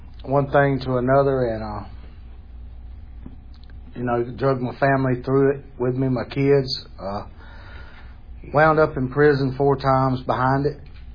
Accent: Bonifay, Florida, United States; I'm from Bonifay, Florida, 46 years old.

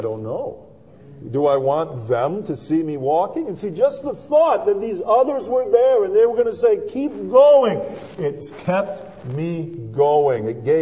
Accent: Grand Rapids, Michigan, United States; So I'm running the riverbank run yesterday, and I grew up in Grand Rapids.

